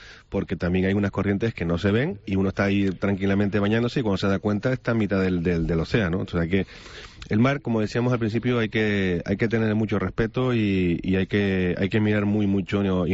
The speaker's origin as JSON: {"language": "Spanish", "town": "Tenerife", "region": "Canary Islands", "country": "Spain", "said": "para los que somos de Tenerife lo sabemos, ¿no?"}